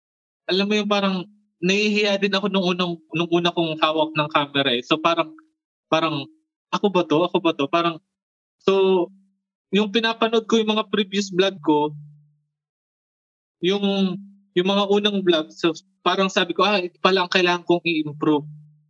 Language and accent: Tagalog; Bicol Region, Philippines; sa local sa doon sa amin sa Bicol